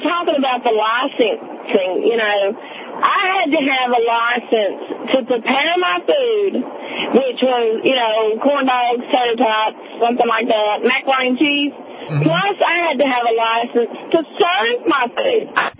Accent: Louisiana, United States; I'm from North Louisiana, so you know we're not from Mary Landry.

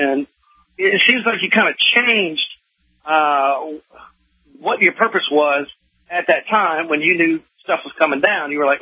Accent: Louisiana, United States; I'm from Louisiana, and I was doing a genealogy trace

